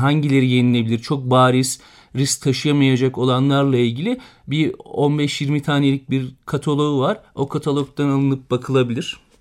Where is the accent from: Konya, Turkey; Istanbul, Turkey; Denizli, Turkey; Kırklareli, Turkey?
Denizli, Turkey; Mesela ben Denizliliyim.